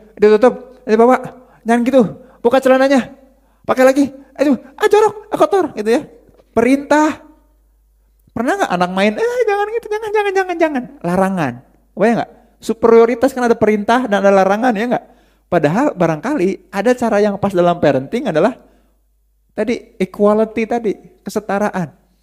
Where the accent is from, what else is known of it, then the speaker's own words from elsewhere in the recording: Bandung, West Java, Indonesia; Saya kan dulu rumah waktu masa kecil saya rumah di Pagarsi. Pagarsi dekat Cibadak. Cibadak kan Chinatown-nya Bandung.